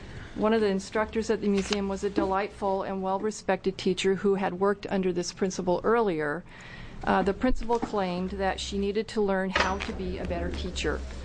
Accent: Portland, United States; I grew up in Portland, where I began teaching in about 1979.

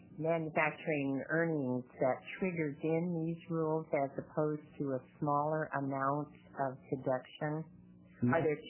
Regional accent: Detroit, Oregon, United States; I'm from Detroit, and we played them in 8-man football.

